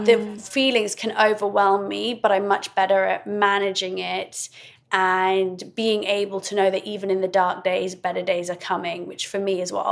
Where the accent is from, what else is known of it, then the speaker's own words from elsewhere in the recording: Oxford, South East England, United Kingdom; I was an Iraqi Muslim growing up in Oxford, which was very white.